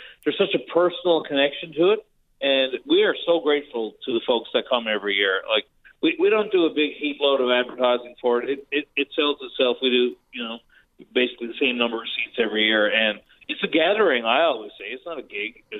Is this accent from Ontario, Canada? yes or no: no; Placentia, Newfoundland and Labrador, Canada; I mean, I grew up in Placentia.